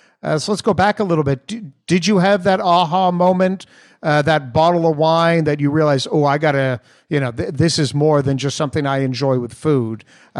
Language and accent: English; Canada; I was from Canada